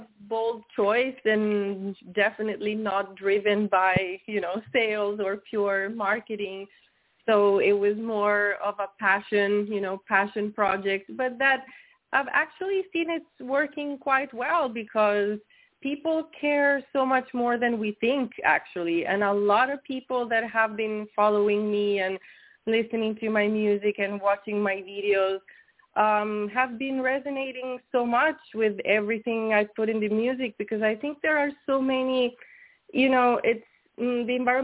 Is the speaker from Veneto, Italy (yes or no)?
yes; Veneto, Italy; English is a second language; moved away as an adult; also born or lived in Spain; I was born in Italy, actually, in a small town near Venice in Italy. And I grew up there and, you know, I started singing and making music when I was very, very little. And then I moved to Spain in my early 20s